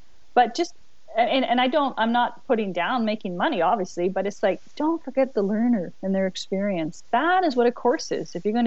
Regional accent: Alberta, Canada; because I'm from Alberta, right, where we brand the cows.

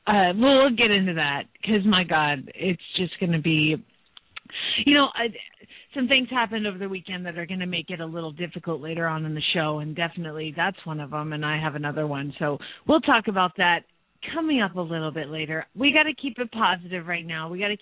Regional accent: Atlanta, Georgia, United States; Really, I'm from Georgia. I'm from Atlanta.

